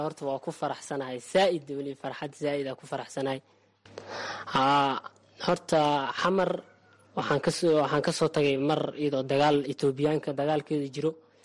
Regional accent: Mogadishu, Banaadir, Somalia; now in Kenya; Iskuulkan ka hore waxaan ka imaaday Muqdisho, Soomaaliya ka imaaday.

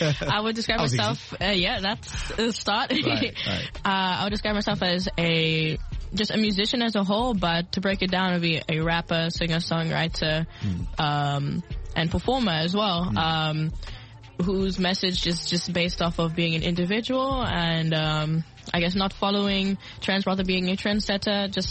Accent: South Africa; also born or lived in Ireland; my dad's English-Irish. I was born in Ireland, but I grew up in South Africa.

